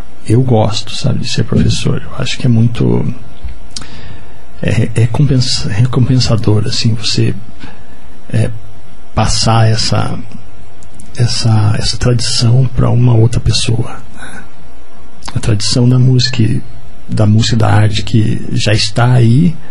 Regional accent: Guarapuava, Paraná, Brazil; also born or lived in Curitiba / Assis Chateaubriand; eu, apesar de eu ser nascido em Curitiba, eu fui criado no interior do estado, né? Eu fui criado em Guarapuava, também tive uma pequena passagem por Assis Chateaubriand

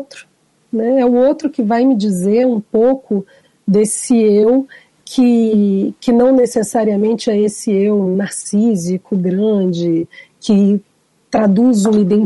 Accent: Curitiba, Paraná, Brazil; born there; Porque, na verdade, eu nasci em Curitiba. Eu não sou de Brasília.

